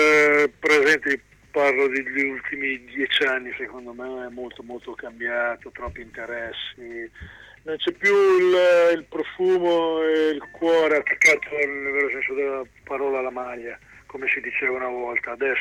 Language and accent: Italian; Riccione, Emilia-Romagna, Italy; io sono di Riccione, ha sempre avuto anche abbastanza tradizione